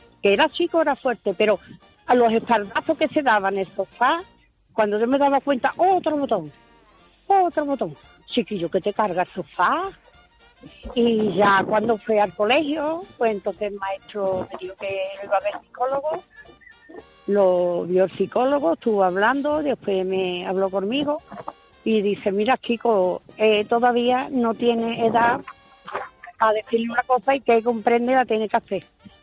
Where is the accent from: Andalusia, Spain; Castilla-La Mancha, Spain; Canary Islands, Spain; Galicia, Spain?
Andalusia, Spain; Sanlúcar de Barrameda; Paisano porque soy de Sanlúcar de Barrameda